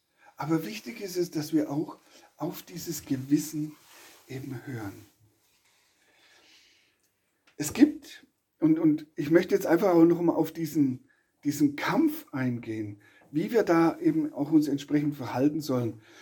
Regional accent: Kitzingen, Bavaria, Germany; also bei uns in der Nähe, also wo ich aufgewachsen bin, Kitzingen, war eine riesengroße Kaserne mit einem richtig großen Gelände.

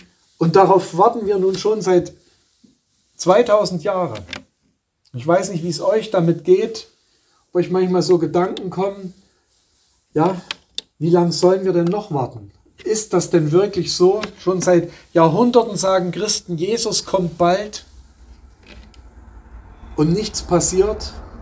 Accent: Sosa, Saxony, Germany; In meinem Heimatort, aus dem ich ursprünglich stamme, aus dem Erzgebirge, in Sosa, kann ich mich noch erinnern, als Kind, da war der ganze Ort alles mit Pflastersteinen gepflastert

